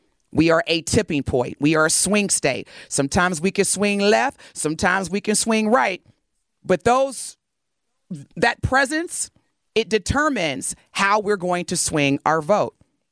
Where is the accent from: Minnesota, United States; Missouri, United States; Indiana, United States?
Indiana, United States; You're not going to see Madam Vice President or former President Donald Trump in my home state of Indiana anytime soon, because the people in Indiana let the country know, oh, we red over here.